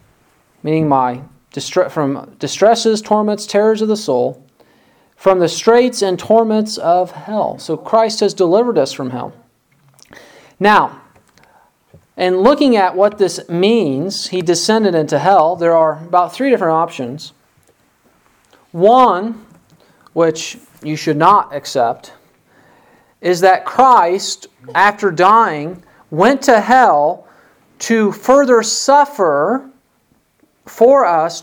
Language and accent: English; Waverly, United States; where I grew up in Waverly